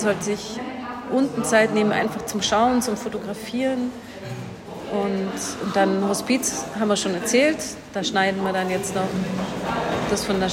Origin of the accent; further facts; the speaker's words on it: Germany; weil Inn ist jetzt für mich als Deutsche halt auch irgendwie, den kennt man halt.